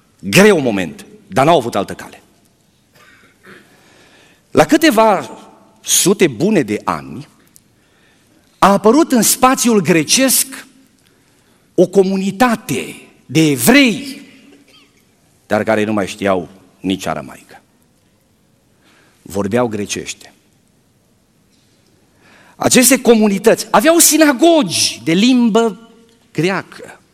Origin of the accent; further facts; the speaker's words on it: Romania; Sunt român, îmi iubesc poporul, îmi iubesc limba